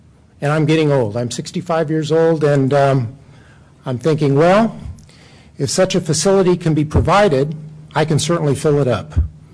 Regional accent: Culver City, California, United States; I grew up in Culver City, California. Both my parents were in the movie and television industry.

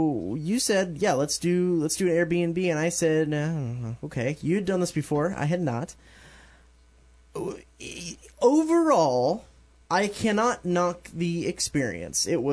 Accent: Dallas, Texas, United States; And a guy from my hometown, so it's always good to talk to a former Dallasite.

